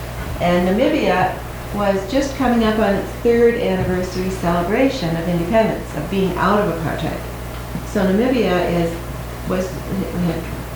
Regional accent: Chicago, Illinois, United States; I'm from Chicago, and I was amazed that in an apartheid, maybe it's because it's an apartheid country

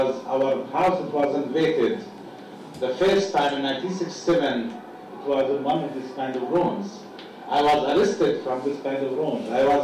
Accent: Bethlehem, West Bank, Palestine; I was born in the Hishu refugee camp. I grew up here and I am struggling not to die here. Actually, I was born in 1964

